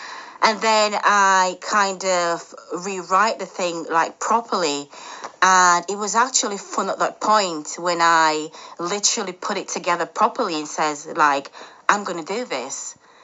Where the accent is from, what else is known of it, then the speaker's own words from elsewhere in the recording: Jamaica; started thinking about my childhood growing up in Jamaica, and I always wanted a dog and I didn't have a dog.